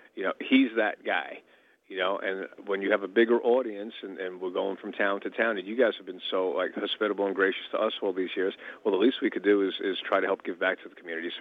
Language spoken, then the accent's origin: English; New York City, New York, United States; I mean, growing up in New York City, you can be on Park Avenue in you know, some of the most opulent areas in on the planet